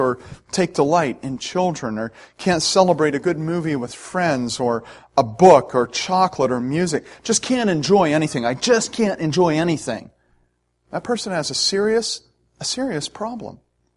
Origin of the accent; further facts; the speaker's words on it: Scotland, United Kingdom; I'm a Scotsman, so I miss free television.